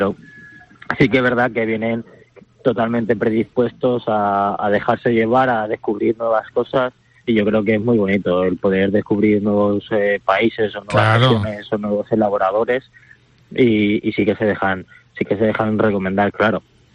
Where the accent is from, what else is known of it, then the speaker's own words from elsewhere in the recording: Valencian Community, Spain; y yo como valenciano es algo que defiendo.